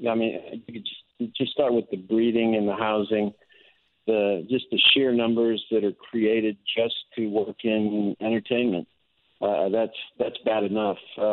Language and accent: English; Midwest, United States; now in California, United States; You know, I grew up in the Midwest. I had no idea how these animals were trained and how they were kept until I moved out to California.